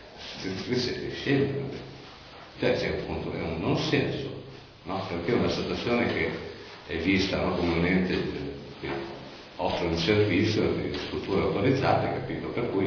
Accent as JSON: {"language": "Italian", "town": "Rimini", "region": "Emilia-Romagna", "country": "Italy", "said": "io vengo da Rimini, poi con la comunità, poi sono in giro, insomma, quindi poi sono stato 20 anni a San Virginietto di San Bartolo"}